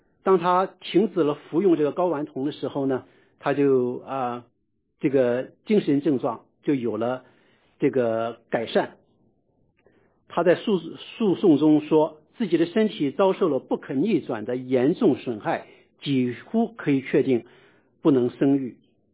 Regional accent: Shandong, China; 那我个人小时候，我出生在山东的一个小山村，我可能跟那时候农村的男孩子有些不一样。

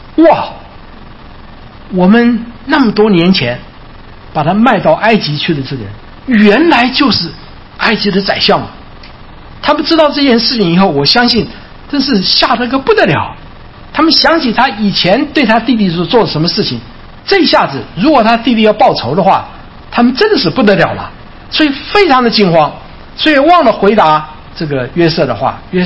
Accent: Taiwan; also born or lived in Hunan; 我是生在湖南哈，但我六个月大的时候我们全家就到台湾来，但是我的二姐却留在我的老家啊。那个时候是1947年的时候啊

